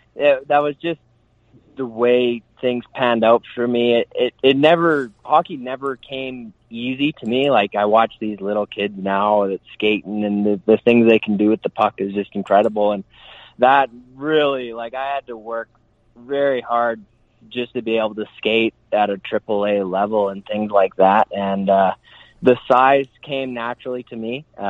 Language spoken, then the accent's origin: English; Okotoks, Alberta, Canada; also born or lived in Edmonton / Calgary; I was born in Edmonton, but probably played the most defining years of my hockey career. I bounced all around Alberta with my parents work and things like that. I'd say the most defining parts of my minor hockey were definitely in Okotoks and at Calgary area.